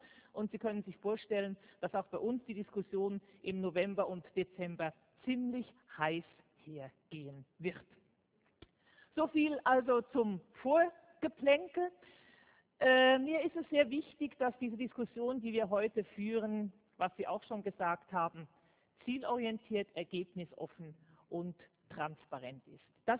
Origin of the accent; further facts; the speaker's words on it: Switzerland; ich komme aus der Schweiz.